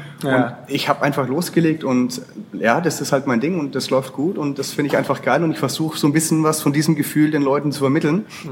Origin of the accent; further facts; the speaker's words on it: Würzburg, Bavaria, Germany; Aus Würzburg. Ja, ich bin ein Franke. Ja. Wir sind dafür bekannt, dass wir das R so schön rollen und das Unterschied zwischen dem D und dem D nicht kennen.